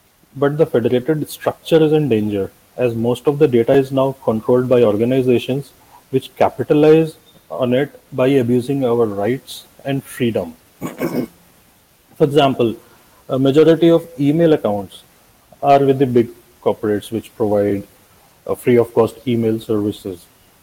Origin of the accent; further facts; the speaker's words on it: India; I'm from India.